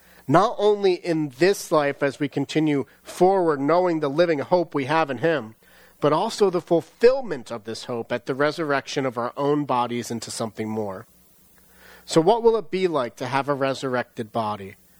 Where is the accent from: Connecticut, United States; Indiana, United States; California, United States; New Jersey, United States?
New Jersey, United States; I'd never been up to Maine. I'm from Jersey. I'm a Jersey boy, right?